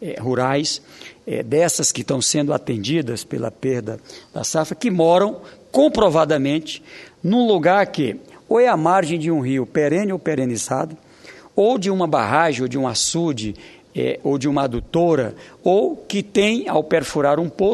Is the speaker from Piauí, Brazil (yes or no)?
yes; Oeiras, Piauí, Brazil; uma comunidade no município de Oeiras, a minha cidade natal, lá no Piauí